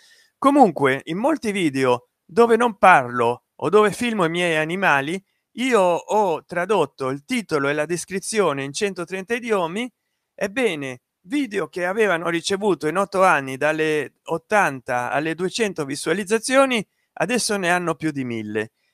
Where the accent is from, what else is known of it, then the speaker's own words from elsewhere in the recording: Rome, Lazio, Italy; Mi spiace deluderti, ma sono romano di Casalpaloco.